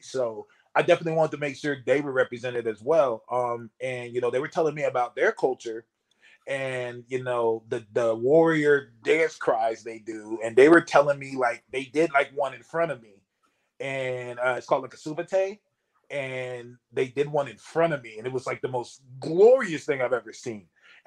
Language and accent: English; California, United States; I go back to, I'm from California and, you know, I'm surrounded by all these people.